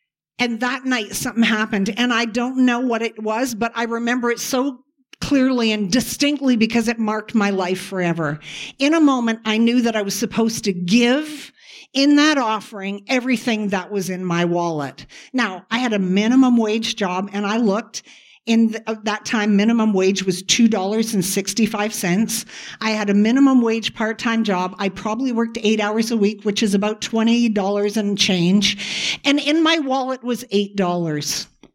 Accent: Kitchener, Ontario, Canada; I grew up in Kitchener.

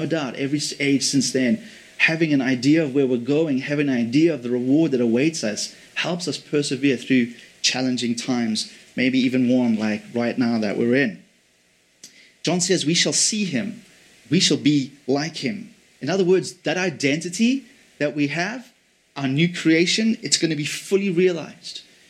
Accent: England, United Kingdom; born there; I'm give away my British heritage here. I was born in England, and so there's a part of me that's always British.

